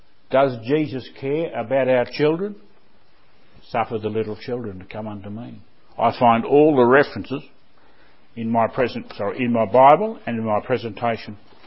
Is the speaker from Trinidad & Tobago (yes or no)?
no; Australia; Told them I was from Australia.